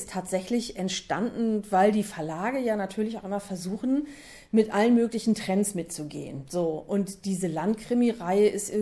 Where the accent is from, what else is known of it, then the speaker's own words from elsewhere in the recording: Hamburg, Germany; born there; Ich bin ja gebürtige Hamburgerin.